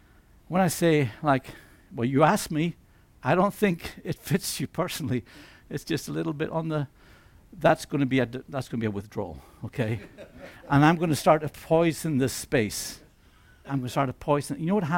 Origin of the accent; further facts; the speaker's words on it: Lewis, Scotland, United Kingdom; born there; I was born in Lewis.